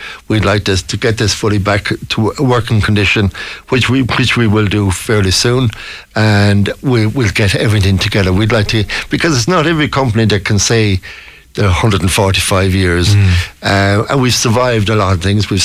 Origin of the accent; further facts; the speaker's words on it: Galway, Connacht, Ireland; It's sad to see some of the companies that I grew up with in Galway. Galway has changed quite a bit recently.